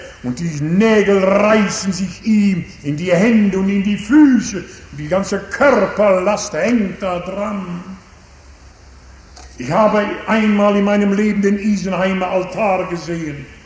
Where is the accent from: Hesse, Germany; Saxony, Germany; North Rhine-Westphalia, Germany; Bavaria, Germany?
North Rhine-Westphalia, Germany; da oben bei uns in Westfalen